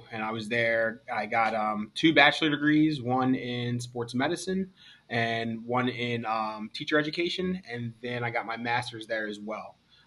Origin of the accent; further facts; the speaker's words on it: New Jersey, United States; also born or lived in Camden, United States; I am originally from Camden, New Jersey. So if you're familiar with, you know, New Jersey, Camden is a low socioeconomic, you know, for lack of a better term, inner city right across the bridge from Philly.